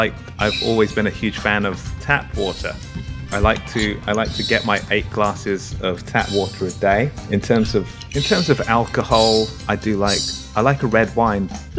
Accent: London, United Kingdom; accent: English; I like going back to London, hanging out with family, friends, etc. In terms of a place that I have that I'm not from, I like Iceland, Reykjavik.

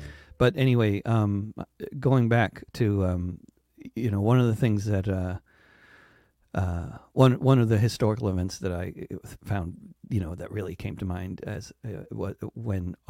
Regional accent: United States; like the one I grew up in here in the United States

